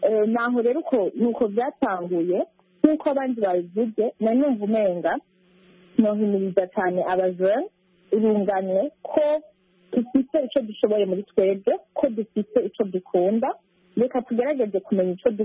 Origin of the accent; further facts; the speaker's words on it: Burundi; I'm Burundian, I'm 22 years old